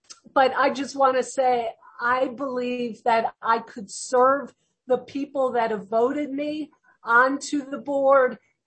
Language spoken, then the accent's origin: English; Michigan, United States; I'm Native American, my tribe. I'm a tribal member of the Sault Ste. Marie, Michigan Ojibwe tribe.